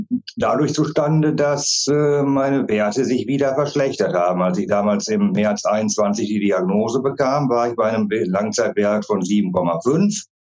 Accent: Gütersloh, North Rhine-Westphalia, Germany; Ich bin 37 Jahre alt. Ich komme aus Gütersloh in Ostwestfalen-Lippe

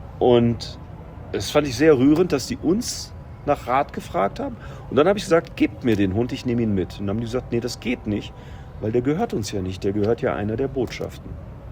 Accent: Germany; Und dann habe ich gesagt, ich bin aber kein Amerikaner, ich bin Deutscher.

